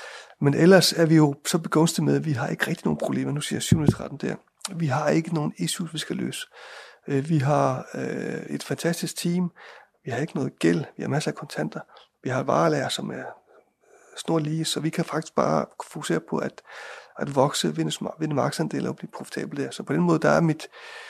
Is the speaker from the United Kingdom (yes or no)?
no; Iceland; Altså, det er det samme som, jeg er jo islænding, så alle islændinge, de rider.